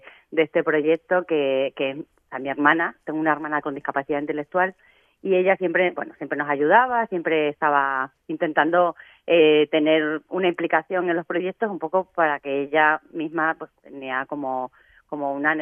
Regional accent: Valdencín, Extremadura, Spain; nosotras somos de Extremadura, de un pueblito que se llama Valdencín

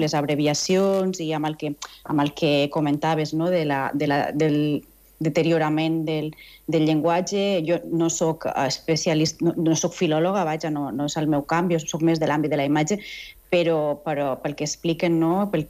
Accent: Valencian Community, Spain; Jo soc valenciana

